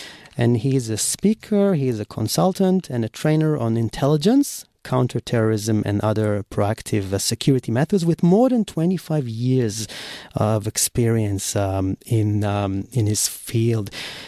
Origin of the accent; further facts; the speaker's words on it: Israel; We have to look around us because we are from Israel, of course, we have to look around to make sure that there's no suspicious objects next to us